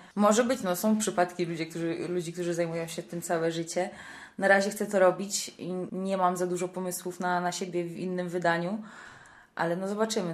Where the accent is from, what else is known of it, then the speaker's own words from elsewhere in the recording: Legnica, Lower Silesian Voivodeship, Poland; grałam tam jakieś kółka teatralne w Legnicy, jestem z Legnicy, jeszcze przed studiami.